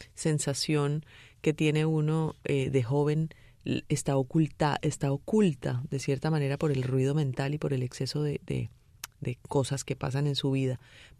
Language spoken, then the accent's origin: Spanish; Ginebra, Valle del Cauca, Colombia; Yo salí había 5.000 personas. Ajá. En mi pueblo, Ginebra, Valle del Cauca. Ajá. En Colombia.